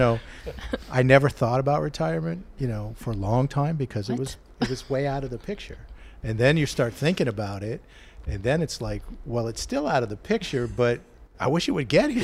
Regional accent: Massachusetts, United States; Well, and again, it was growing up in Massachusetts.

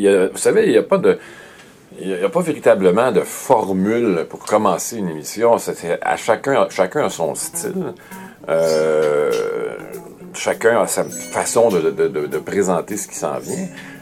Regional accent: Montreal, Quebec, Canada; Je suis Montréalais, mais on m'a envoyé là-bas pour faire mes premières armes.

